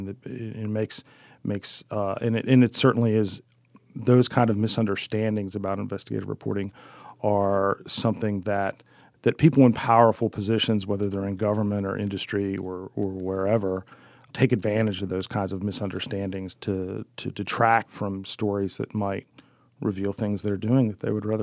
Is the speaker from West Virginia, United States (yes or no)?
yes; Keyser, West Virginia, United States; also born or lived in Piedmont; My family is from Piedmont in Mineral County, West Virginia. like a lot of places, when I was a kid, the schools in Piedmont closed. So we moved to Kaiser, and so I spent the rest of my youth in Kaiser